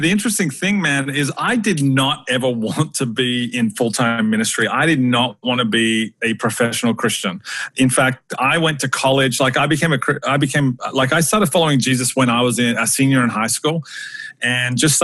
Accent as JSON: {"language": "English", "country": "Australia", "lives_now": "United States", "said": "If your listeners didn't realize from my accent already, I'm not from the US, I'm from Australia."}